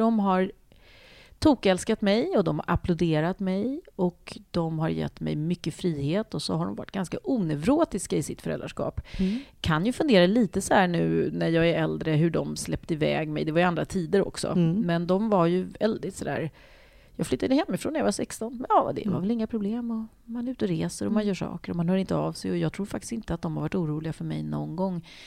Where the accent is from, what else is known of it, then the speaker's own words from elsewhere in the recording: Vånga, Östergötland, Sweden; jag föddes i ett kollektiv som låg mitt ute på vischan i en liten byhåla som heter Vånga, som låg mellan Norrköping och Linköping. Och där växte jag upp med en massa människor.